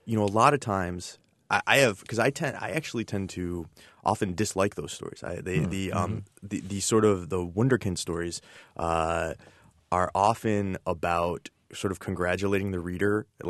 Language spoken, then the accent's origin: English; United States; maybe it's just Americans, I don't know. I'm American, so that's all I know.